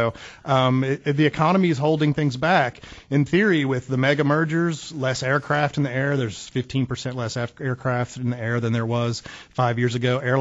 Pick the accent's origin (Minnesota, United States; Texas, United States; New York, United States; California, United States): Texas, United States; Well, I'm a Texan, so I can call it San Antone for you.